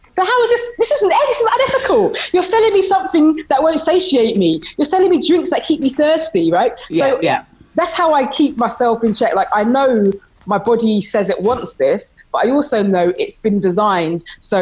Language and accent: English; Ghana; in West Africa, I'm from Ghana, like we have all this stuff in glass bottles, right?